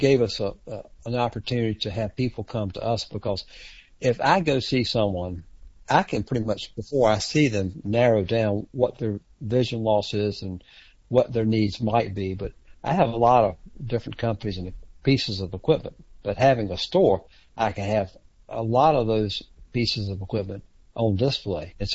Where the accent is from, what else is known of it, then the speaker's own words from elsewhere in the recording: Fayetteville, North Carolina, United States; also born or lived in Raleigh / Charlotte / Asheville; is a native North Carolinian, born and raised in Fayetteville. I've lived all over the state, Raleigh, Charlotte, and also Asheville.